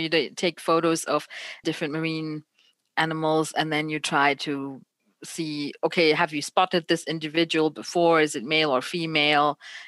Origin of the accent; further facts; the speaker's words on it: Germany; I grew up in Germany